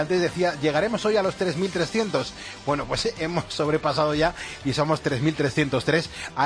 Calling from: Alicante, Valencian Community, Spain; de Alicante

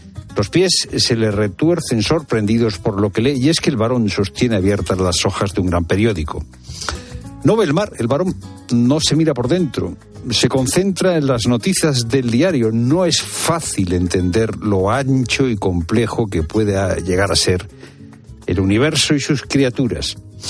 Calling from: Tarragona, Catalonia, Spain; de Tarragona. Yo empecé a correr con unos 19 años y no era muy bueno.

